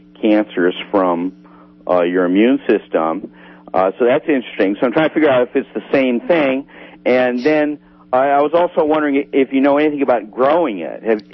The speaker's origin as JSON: {"language": "English", "town": "Crescent City", "country": "United States", "said": "Let's see, I'm from Crescent City."}